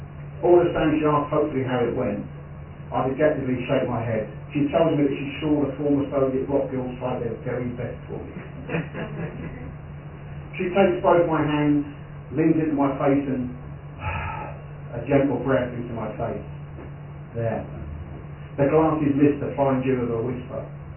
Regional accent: London, United Kingdom; accent: East London; Obviously, given accent, I'm from East London, and this is about West London

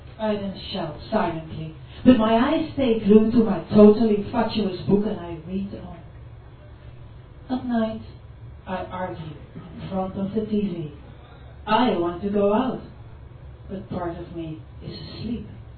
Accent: Amsterdam, North Holland, Netherlands; moved away; I'm actually from Amsterdam, Holland, but I've been living here for 13 years

